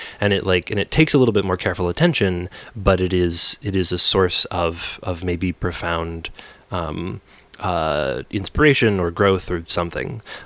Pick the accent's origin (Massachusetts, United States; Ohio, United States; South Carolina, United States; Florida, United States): Ohio, United States; Toledo; now in Chicago, United States; You know, like I grew up near Toledo, Ohio, which is a place that like has like a very distinct urban landscape, and we live in Chicago.